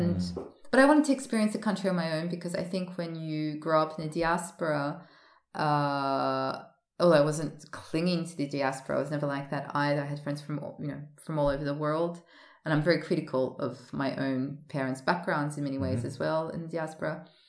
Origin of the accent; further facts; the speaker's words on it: Australia; I had a Russian surname until I was 17 and a half. But even as a teenager growing up in Australia